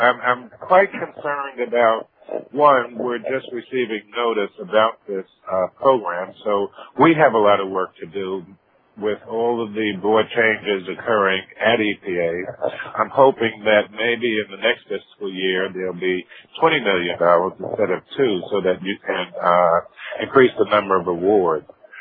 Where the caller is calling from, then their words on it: Brooklyn, New York, United States; I'm calling from Bedford Stuyvesant in Brooklyn.